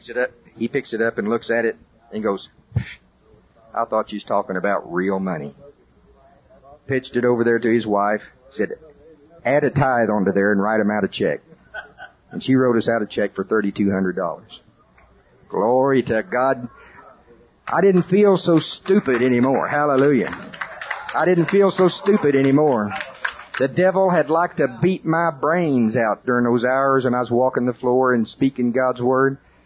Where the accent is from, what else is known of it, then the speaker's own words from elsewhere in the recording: Oklahoma, United States; Now, I'm from Pottawatomie County, Oklahoma. Most of my relatives are farmers.